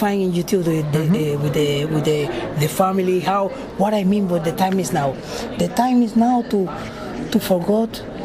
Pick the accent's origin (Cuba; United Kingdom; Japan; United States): Cuba; I don't need to do a tumbao whole time to show you that I'm Cuban.